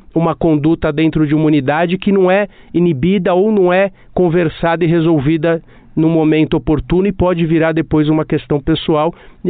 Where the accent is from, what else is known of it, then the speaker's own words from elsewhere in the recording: São Paulo, Brazil; Eu sou natural de São Paulo mesmo.